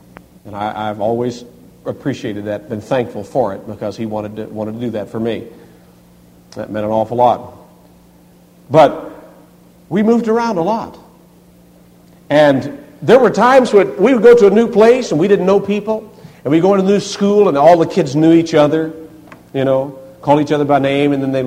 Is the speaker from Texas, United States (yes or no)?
no; Kentucky, United States; We were born and raised in Kentucky, but dad's been in Georgia now for nearly 20 years.